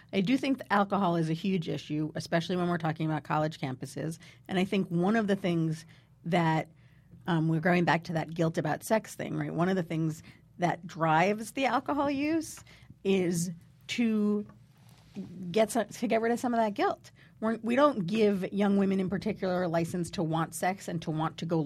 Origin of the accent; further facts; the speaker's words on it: New Jersey, United States; I grew up in New Jersey. New Jersey. Yeah, I spent a lot of time on the Upper West Side as a kid.